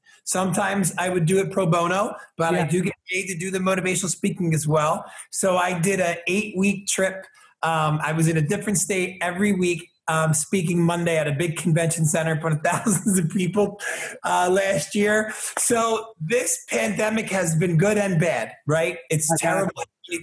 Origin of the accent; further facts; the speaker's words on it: United States; born there; let me just say I'm Egyptian, okay? I was born in America, raised by an Irish family. I'm not black, I'm not white. I'm an American citizen, okay?